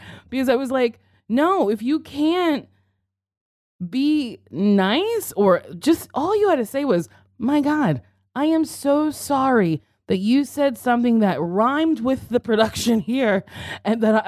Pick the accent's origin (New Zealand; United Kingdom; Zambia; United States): United States; New Jersey; Well, I grew up in Jersey.